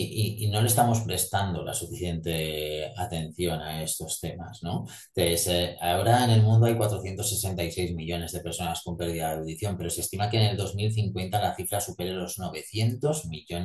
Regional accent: Valencia, Valencian Community, Spain; nosotros somos de Valencia, ¿no?

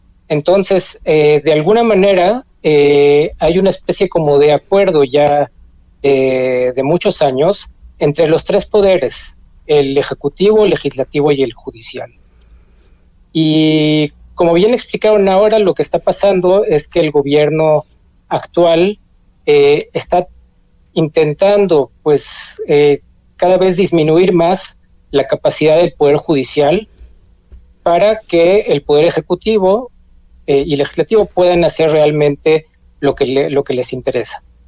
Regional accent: Mexico; now in Israel; Yo soy originalmente de México y llevo 33 años viviendo acá.

